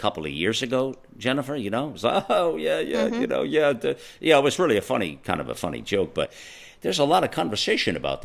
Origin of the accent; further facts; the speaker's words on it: California, United States; I apologize to you as a Californian, but as an American, you're right.